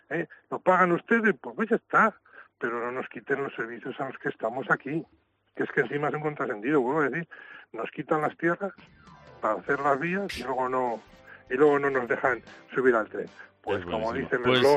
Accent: Zamora, Castile and León, Spain; pero somos zamoranos todos

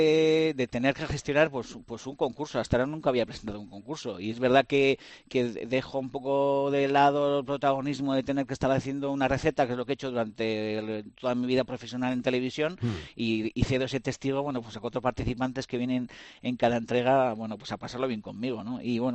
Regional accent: Basque Country, Spain; Que es verdad que yo soy vasco porque soy guipuzcoano y nacido aquí, ¿no?

